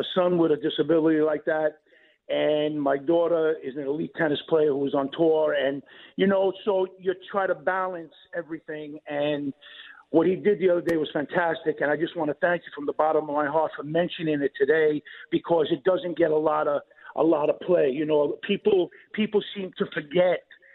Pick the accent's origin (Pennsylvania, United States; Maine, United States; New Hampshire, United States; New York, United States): New York, United States; Bayside; now in Manhasset, United States; I'm from Queens originally. I'm from Bayside originally. I live in Manhasset now.